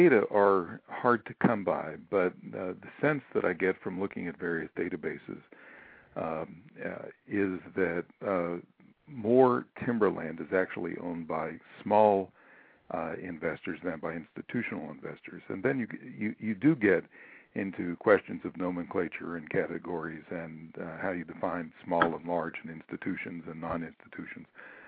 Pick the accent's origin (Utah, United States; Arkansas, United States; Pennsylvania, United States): Pennsylvania, United States; Pittsburgh; born there; Well, I was born in Pittsburgh many years ago.